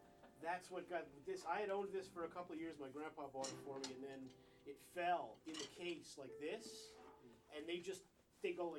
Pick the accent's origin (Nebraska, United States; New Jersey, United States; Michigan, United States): New Jersey, United States; Toms River; I grew up in the shore on the ocean.